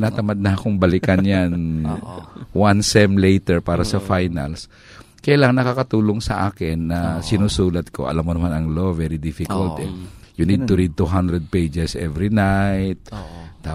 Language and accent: Tagalog; Visayas, Philippines; So, I remember, Bisaya ako